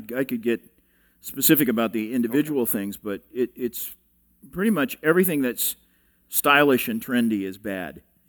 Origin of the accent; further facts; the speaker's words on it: Tulsa, Oklahoma, United States; I grew up in Tulsa, which is the home of every unclean charismatic bird, you know.